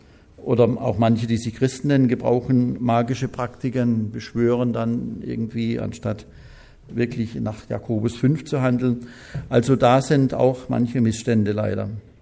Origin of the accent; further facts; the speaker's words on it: West Germany, Germany; Ich bin auch ein Wessi, ich darf das sagen.